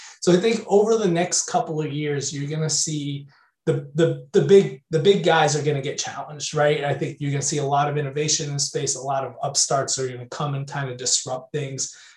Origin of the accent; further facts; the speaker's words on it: Florida, United States; early on in the pandemic, I relocated to the town I grew up in Florida.